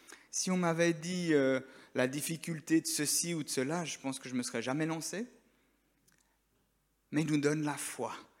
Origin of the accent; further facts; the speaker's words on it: Geneva, Switzerland; J'ai grandi à Genève